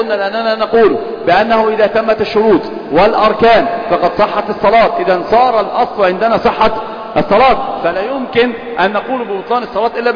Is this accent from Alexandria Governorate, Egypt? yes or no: yes; Alexandria, Alexandria Governorate, Egypt; يعني فاهم انا اسكندراني